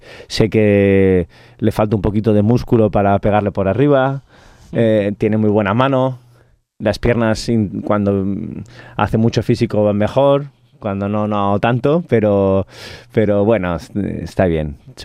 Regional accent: Catalonia, Spain; ja saps com som els catalans, sense voler, canvies l'idioma.

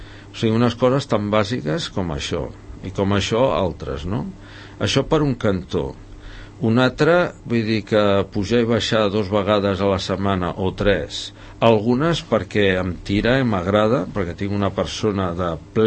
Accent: La Morera de Montsant, Catalonia, Spain; Nosaltres som de la Morera Montsant i a l'altra banda és el terme de Pobleda

